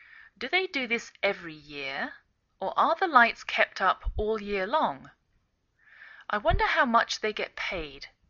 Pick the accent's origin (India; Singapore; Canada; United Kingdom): United Kingdom; England; now in United States